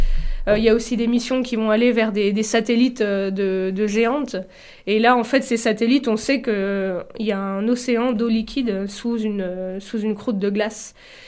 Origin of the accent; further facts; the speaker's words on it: France; je suis française. J'ai fait pas mal de mes études en France, donc des études universitaires.